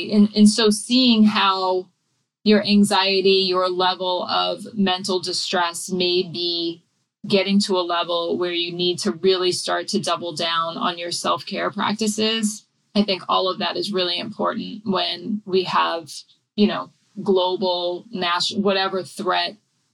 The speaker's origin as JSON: {"language": "English", "region": "New England", "country": "United States", "tie": "born or raised there", "said": "I grew up in New England, and it's very interesting to see the joy that comes over my husband at the first snowfall."}